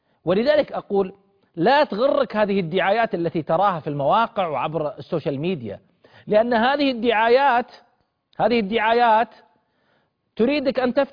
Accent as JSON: {"language": "Arabic", "town": "Al-Ahsa", "region": "Eastern Province", "country": "Saudi Arabia", "said": "هذا واقع عندنا بالأحساء"}